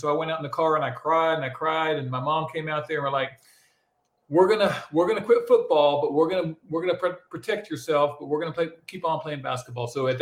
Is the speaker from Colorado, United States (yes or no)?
no; Alabama, United States; also born or lived in Sumter; I was born in Sumter, South Carolina, but my parents separated when I was quite young. So I kind of moved around a little bit, but I was raised for the most part in Alabama.